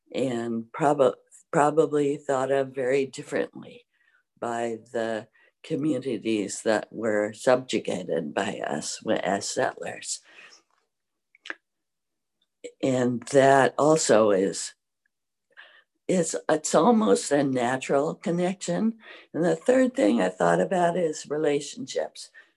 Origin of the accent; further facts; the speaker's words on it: Salem, Oregon, United States; I grew up in Salem, Oregon.